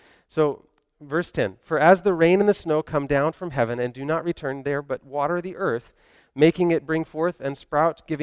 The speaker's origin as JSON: {"language": "English", "region": "Kentucky", "country": "United States", "said": "As I said, I'm from Kentucky."}